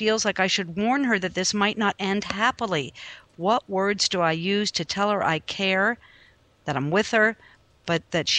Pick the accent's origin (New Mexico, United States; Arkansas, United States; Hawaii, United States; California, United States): New Mexico, United States; Albuquerque; it's from Sandy in Albuquerque. Oh, my hometown.